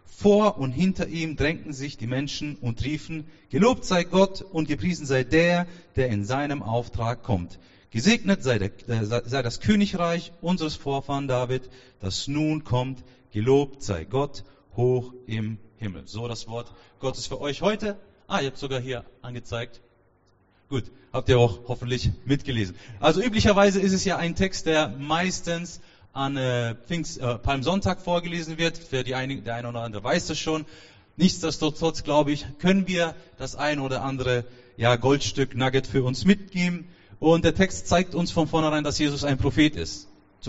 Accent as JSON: {"language": "German", "town": "Karlsruhe", "region": "Baden-Württemberg", "country": "Germany", "tie": "born there", "said": "Ich bin 33 Jahre alt, in Karlsruhe geboren. Es ist im Süden."}